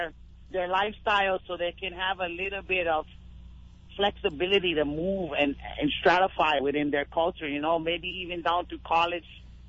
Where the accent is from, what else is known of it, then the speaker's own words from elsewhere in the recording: Hawaii, United States; at first I thought I was from Kalaheo, which I'm Portuguese, and my grandma is originally from Kalaheo, but I'm raised Kapai. And so I was like, no, I'm from Kapai.